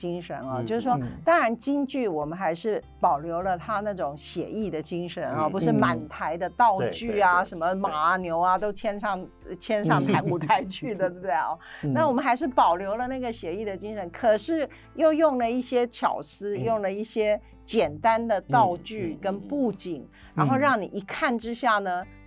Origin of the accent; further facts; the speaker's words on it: Taichung, Taiwan; 6月22、23就回到我的故乡台中